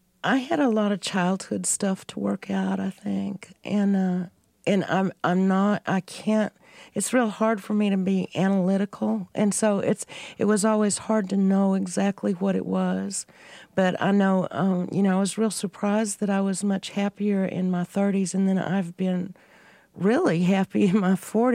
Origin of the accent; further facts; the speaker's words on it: Lubbock, Texas, United States; growing up in Lubbock in that little box